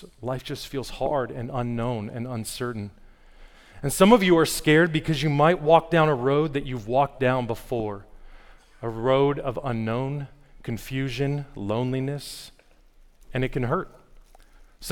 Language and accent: English; Las Vegas, Nevada, United States; I grew up in Las Vegas, and I remember trying out in high school for the football team in August in 113-degree heat.